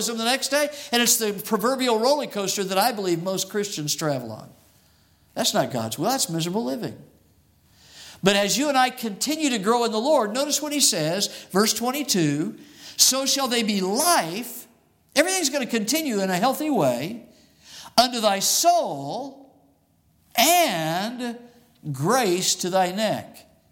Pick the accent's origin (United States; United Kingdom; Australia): United States; Phoenix, Arizona; I've referred to it because I grew up in Phoenix, and we didn't do an awful lot of it, but we did some.